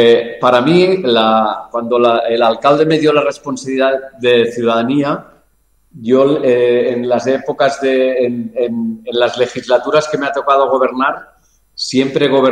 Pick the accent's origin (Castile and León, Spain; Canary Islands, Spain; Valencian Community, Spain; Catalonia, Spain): Catalonia, Spain; Barcelona; born there; Perdonad mi catalán, castellano y acento, porque yo nací en Barcelona, pero mis padres vinieron de Tarragona, O sea que esto de la barrecha viene de muchos años atrás.